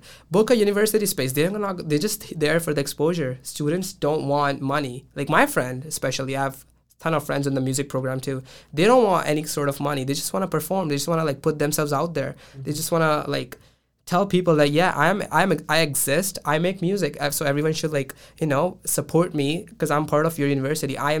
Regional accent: India; because I'm Indian and we have a lot of, like, festivals and stuff like that.

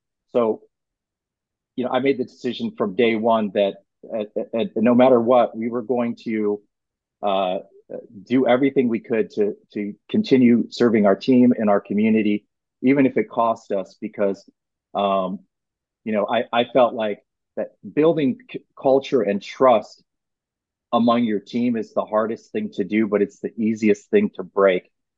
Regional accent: McLean, Virginia, United States; One in McLean, which is my hometown, McLean, Virginia. So that's a homecoming.

